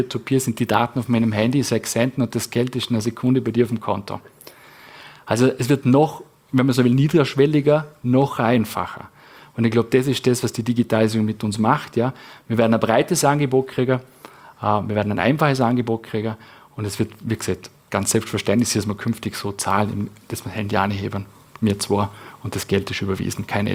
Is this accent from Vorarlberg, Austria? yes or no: yes; Vorarlberg, Austria; wo wir es als Vorarlberger einfach, ja, du fischst das Vierten